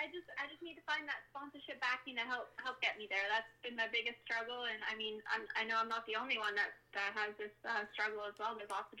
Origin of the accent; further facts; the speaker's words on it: Canada; now in North Carolina, United States; I'm from Canada. I moved to North Carolina about 2.5 years ago.